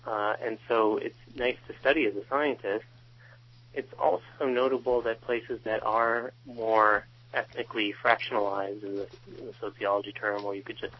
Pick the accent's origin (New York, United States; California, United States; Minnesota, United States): California, United States; San Francisco; Yeah, I guess I'm from San Francisco.